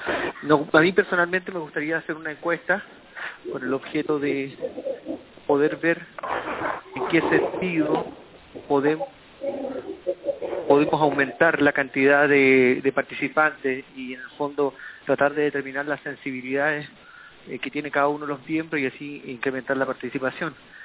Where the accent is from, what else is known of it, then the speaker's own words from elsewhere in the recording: Chile; Yo soy abogado, soy chileno, soy profesor en la Universidad Católica del Norte, en La Serena